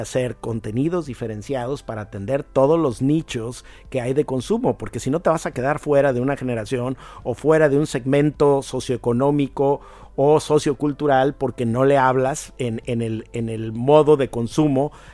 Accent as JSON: {"language": "Spanish", "region": "Jalisco", "country": "Mexico", "said": "En mi tierra, yo soy de Jalisco, tequila."}